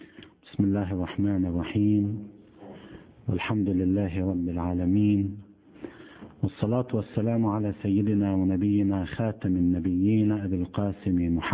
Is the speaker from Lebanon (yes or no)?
yes; Lebanon; نحن جميعا كلبنانيين